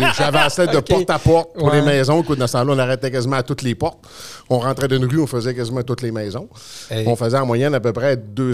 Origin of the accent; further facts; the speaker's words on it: Chicoutimi, Quebec, Canada; Parce que je suis natif de Chicoutimi.